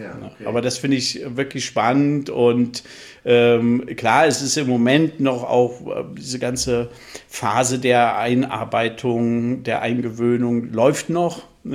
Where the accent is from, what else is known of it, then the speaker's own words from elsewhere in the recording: Northern Germany, Germany; Gebürtiger Mittelhesse, aber aufgewachsen in Flensburg. Also ich würde mich auch als Nordlicht bezeichnen.